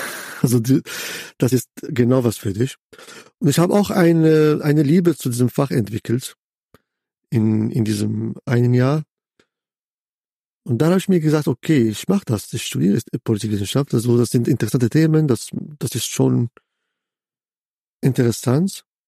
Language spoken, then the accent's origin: German; Casablanca, Casablanca-Settat, Morocco; moved away as an adult; now in Germany; geboren in Casablanca, auch in Casablanca aufgewachsen. Dann mit 18, 19 kam ich nach Deutschland, um zu studieren. Ich habe in Leipzig Arabistik, Islamwissenschaft und Politikwissenschaft studiert